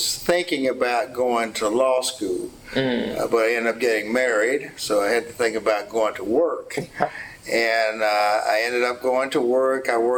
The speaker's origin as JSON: {"language": "English", "town": "Fort Myers", "region": "Florida", "country": "United States", "tie": "born there", "said": "I was born in Fort Myers, Florida."}